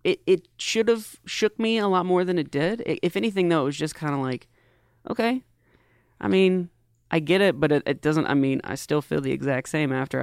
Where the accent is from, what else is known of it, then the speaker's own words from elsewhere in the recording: Daytona, Florida, United States; born there; I was born in Daytona, Florida.